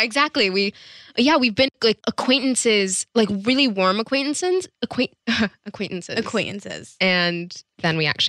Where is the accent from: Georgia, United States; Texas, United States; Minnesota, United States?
Georgia, United States; Atlanta; now in Los Angeles, United States; I'm from Atlanta, so it's